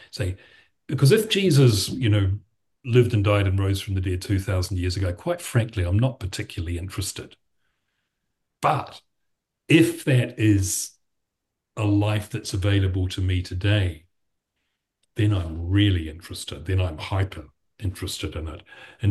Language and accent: English; Timaru, Canterbury, New Zealand; I returned to my hometown last weekend, Palm Sunday, for Mass to Timaru